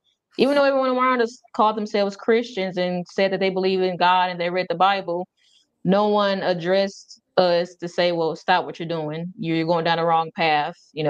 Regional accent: St. Louis, Missouri, United States; now in Georgia, United States; I'm originally from St. Louis, Missouri. Now I'm in Georgia. I've been here maybe 4 years

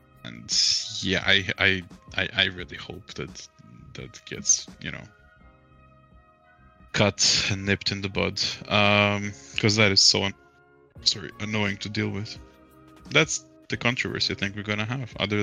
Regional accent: Germany; I'm Turkish, but I was born and raised in Germany.

